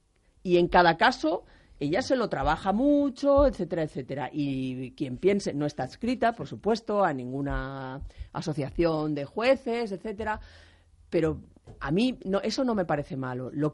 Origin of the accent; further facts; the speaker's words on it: Catalonia, Spain; yo también soy catalana, no me gusta ver a esta gente en la cárcel.